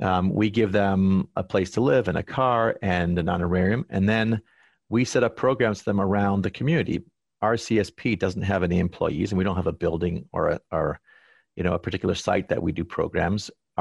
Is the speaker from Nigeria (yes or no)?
no; Boston, Massachusetts, United States; I guess I was spoiled growing up in Boston and living on the East Coast where I could always hear an interesting speaker